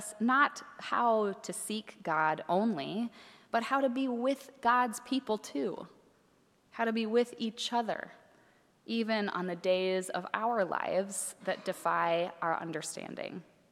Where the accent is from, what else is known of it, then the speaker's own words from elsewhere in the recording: Minneapolis, Minnesota, United States; In my hometown of Minneapolis this week, interfaith clergy won a lawsuit against the Department of Homeland Security